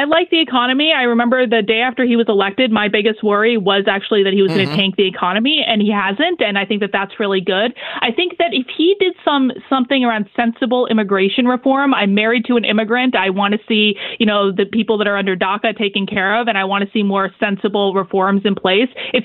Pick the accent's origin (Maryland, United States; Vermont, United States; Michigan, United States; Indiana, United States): Vermont, United States; I mean, I'm from Vermont. I grew up with Bernie Sanders.